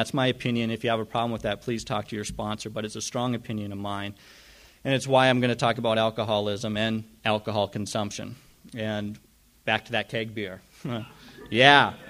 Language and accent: English; Jamestown, United States; But I instead was growing up in Jamestown. So I just wanted to get out.